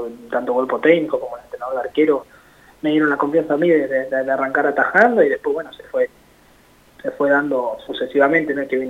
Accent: La Plata, Buenos Aires Province, Argentina; Yo soy acá de La Plata y eso se vive con naturalidad

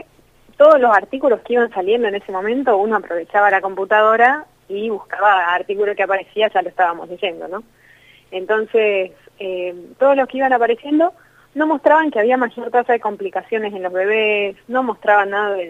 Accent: Rosario, Santa Fe, Argentina; now in Pilar, Argentina; Soy de Rosario, de historia, digamos, ¿no? Hace varios años que vivo acá.

